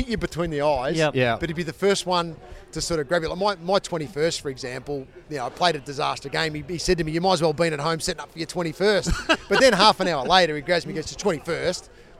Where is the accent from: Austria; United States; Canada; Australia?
Australia; Hoppers Crossing, Victoria; I grew up in Hoppers Crossing